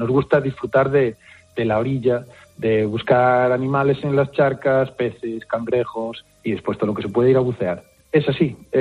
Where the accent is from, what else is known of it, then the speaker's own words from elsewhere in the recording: Galicia, Spain; Está al abrigo de Monte Louro, que es el monte icónico de mi pueblo, y es una playita muy resguardada, muy protegida